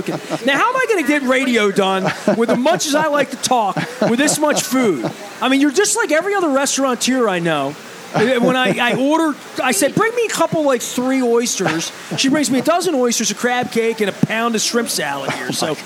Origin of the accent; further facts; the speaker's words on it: Dundalk, Maryland, United States; And I grew up in Dundalk. Drove across the Back River Bridge. All I ever saw were catfish coming out of that water.